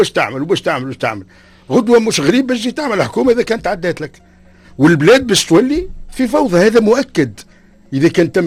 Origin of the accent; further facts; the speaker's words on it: Tunisia; في ذهنية المواطن التونسي وأنا كمواطن تونسي